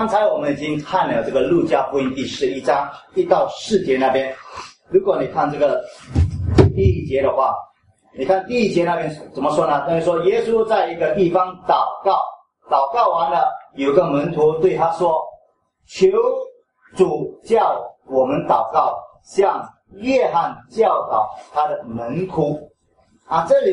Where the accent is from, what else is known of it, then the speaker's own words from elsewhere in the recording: China; 我们中国人讲我们是做牛做马